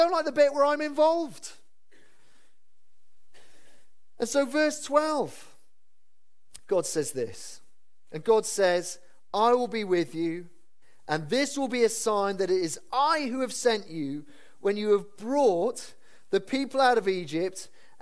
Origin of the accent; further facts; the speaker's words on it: Wales, United Kingdom; I'm constrained to being a Welsh male who's constantly disappointed by the Welsh rugby team.